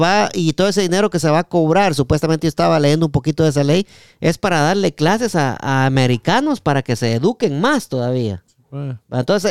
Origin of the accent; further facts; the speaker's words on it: Guatemala; nosotros los latinos que venimos de Guatemala